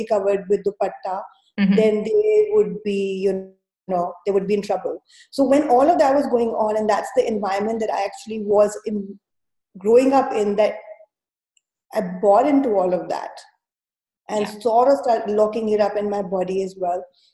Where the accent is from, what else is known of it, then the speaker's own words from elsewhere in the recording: India; when I was growing up in India